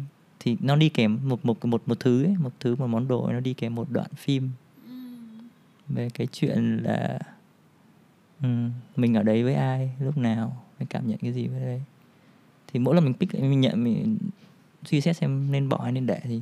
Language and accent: Vietnamese; Bac Giang, Vietnam; Ừ, em quê Bắc Giang.